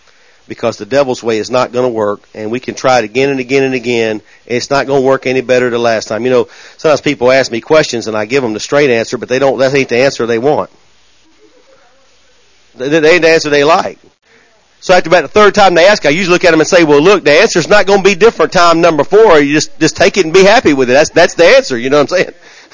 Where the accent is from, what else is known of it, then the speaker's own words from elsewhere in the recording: Tennessee, United States; Hey, I'm from Tennessee.